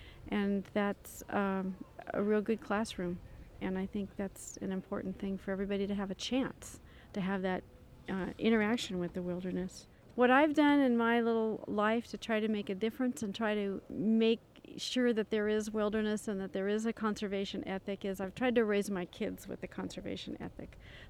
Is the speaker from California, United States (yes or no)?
yes; Colfax, California, United States; I'm from Colfax, California, which is a very small town in the foothills, about 2,500 feet.